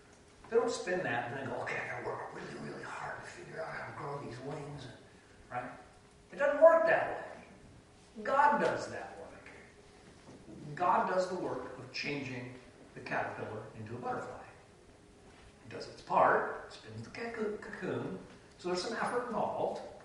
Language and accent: English; Midwest, United States; we're from the Midwest, and you come out here